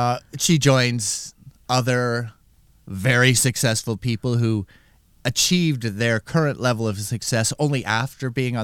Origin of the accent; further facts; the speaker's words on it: San Diego, California, United States; My old stomping grounds, Ensenada, Mexico. I grew up in San Diego, and we did many a road trip to Ensenada.